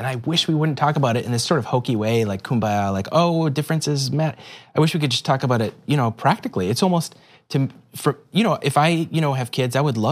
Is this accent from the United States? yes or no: yes; Livermore, California, United States; I grew up in the Bay Area. Do you know where Livermore is?